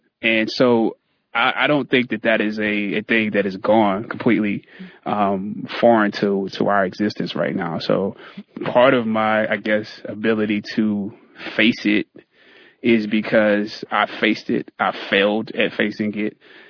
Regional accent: Anderson, South Carolina, United States; You know, I'm from Anderson, South Carolina, but I grew up in the South.

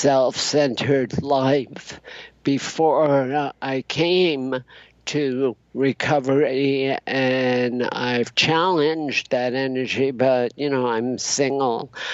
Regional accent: New York City, New York, United States; because I'm originally from New York City

